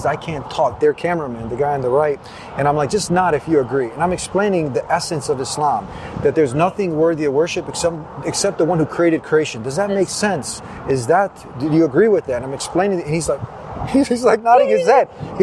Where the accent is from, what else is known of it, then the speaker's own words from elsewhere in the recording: United States; because me also as an American, I love my country.